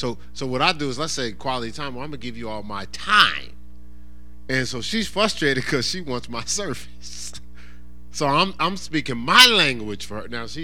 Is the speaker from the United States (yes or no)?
yes; Newark, New Jersey, United States; I'm from Newark, New Jersey.